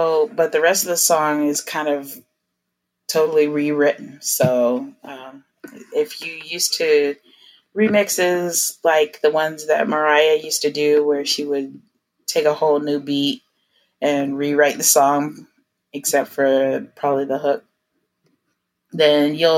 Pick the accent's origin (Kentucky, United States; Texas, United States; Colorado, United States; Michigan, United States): Texas, United States; Houston; I'm from Houston, Texas.